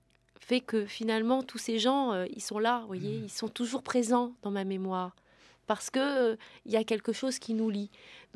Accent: Montargis, Centre-Val de Loire, France; born there; Oui, je suis née à Montargis.

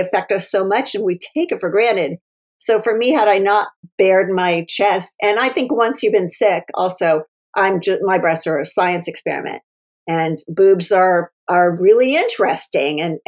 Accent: Ohio, United States; I grew up in the Midwest in Ohio.

